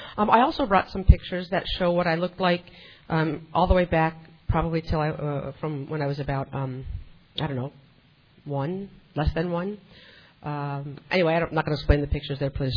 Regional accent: Los Angeles, California, United States; I grew up in OA in Los Angeles in a group 8 years ago, 1986. So in October of 1986, I moved to Eagle Rock, which is in the San Gabriel Valley

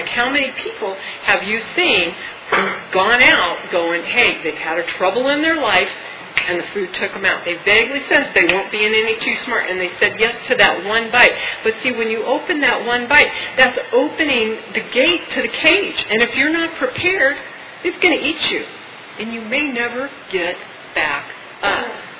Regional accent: Glendale, California, United States; I was 7 years old. I was born and raised in Glendale, California.

